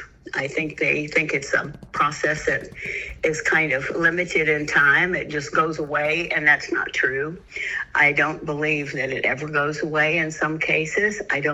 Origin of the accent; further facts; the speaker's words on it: Marion, United States; I was born and raised in Crittenden County and in Marion. Left here and was gone for many years and just moved back 3 years ago.